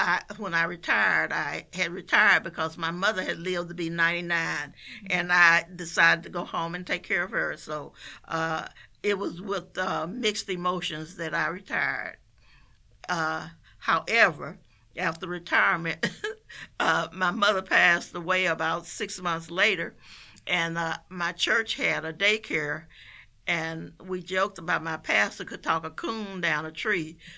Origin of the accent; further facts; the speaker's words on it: Washington, Arkansas, United States; born there; I was born in Washington, Arkansas. That's a small town.